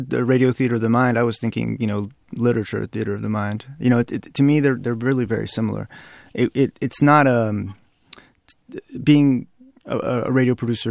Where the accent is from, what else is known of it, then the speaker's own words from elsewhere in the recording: the South, United States; You know, so I grew up in the South, and the South is the region that most approximates sort of the place where Garcia Marquez was writing, you know.